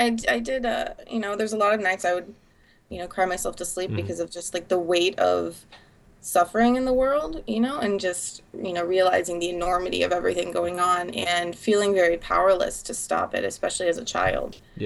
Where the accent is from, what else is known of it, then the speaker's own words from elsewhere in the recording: the South, United States; I was raised on buffets because I was raised in the South, and that's what you do.